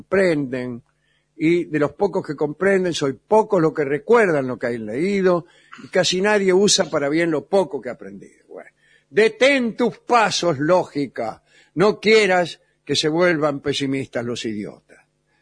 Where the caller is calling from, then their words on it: Berazategui, Buenos Aires Province, Argentina; de Verazategui.